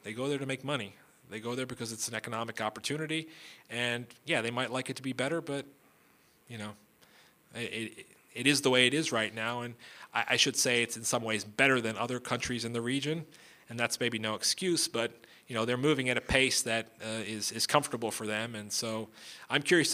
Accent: East Coast, United States; I come from the East Coast where, you know, in big cities, you try not to go out at night oftentimes.

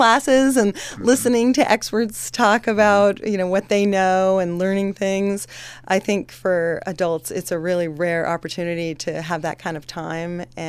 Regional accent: New England, United States; now in Alaska, United States; I'm originally from New England, and in New England, there's a little quad campus, college liberal arts campus, you know, in every town, practically.

